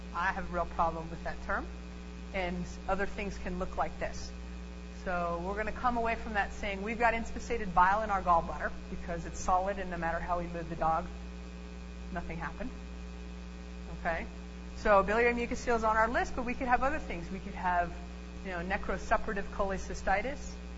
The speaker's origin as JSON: {"language": "English", "region": "Pennsylvania", "country": "United States", "said": "I remember I came from Pennsylvania when I moved out here"}